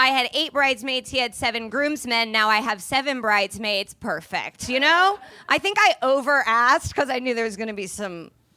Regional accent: Indianapolis, Indiana, United States; I'm from Indianapolis

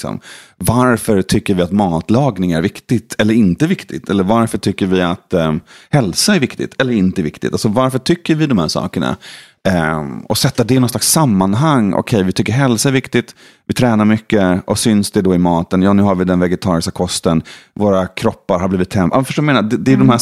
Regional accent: Sollentuna, Stockholm County, Sweden; now in Stockholm, Sweden; jag bor i city i Stockholm. Men jag är från Sollentuna.

